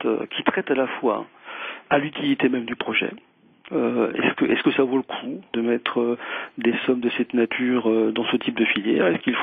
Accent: Toulouse, Occitanie, France; Je suis toulousain

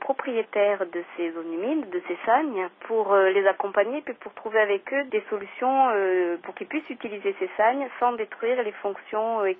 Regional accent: Occitanie, France; C'est comme ça qu'on les appelle chez nous, dans le Tarn.

